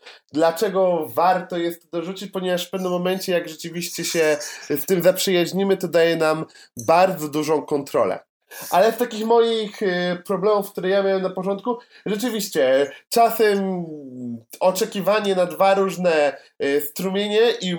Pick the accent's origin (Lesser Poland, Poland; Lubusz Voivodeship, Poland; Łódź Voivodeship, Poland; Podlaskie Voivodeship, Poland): Lesser Poland, Poland; Kraków; jestem z Krakowa, także temat jest mi bardzo bliski.